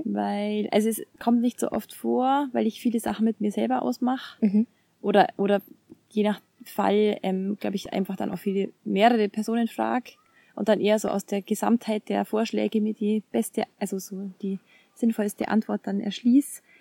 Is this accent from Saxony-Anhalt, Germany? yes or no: no; Kaufbeuren, Bavaria, Germany; now in Munich, Germany; ich komme aus Kaufbeuren im Allgäu, wie die Dani auch, meine Interviewerin. Und ich studiere gerade in München, studiere aber da schon seit 7 Jahren mittlerweile oder 6 Jahren